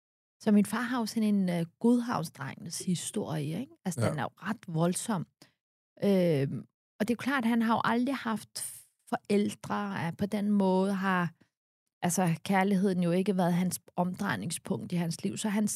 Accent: Copenhagen, Capital Region, Denmark; Så jeg kommer jo fra Vesterbro. Mm. Og kommer fra en ufaglært hjem.

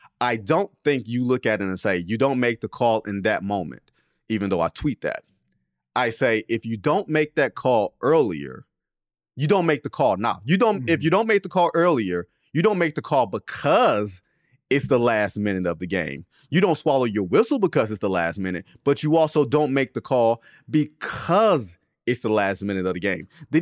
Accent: Detroit, Michigan, United States; I'm from Detroit.

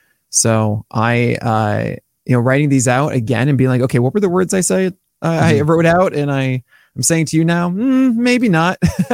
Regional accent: New York, United States; I'm born and raised in New York.

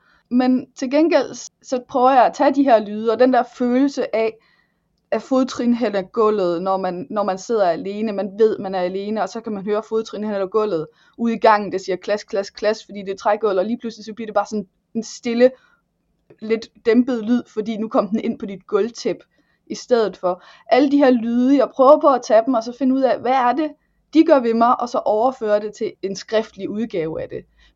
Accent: North Denmark Region, Denmark; Så kommer jeg fra Nordjylland, og ja, så er jeg 37.

